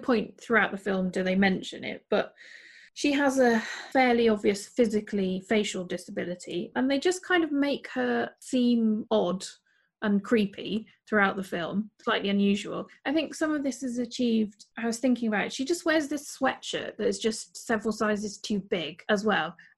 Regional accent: Wales, United Kingdom; because I'm Welsh, if you speak to any Welsh or Irish people, I think we have a generally different view of death.

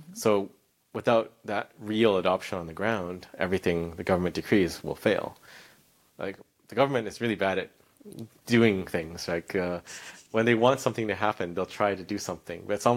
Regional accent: Canada; Oh, I'm Canadian

